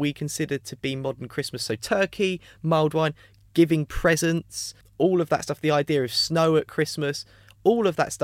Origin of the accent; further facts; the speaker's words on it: United Kingdom; but being British as well, to say, well, I'm here to take over your country, naturally.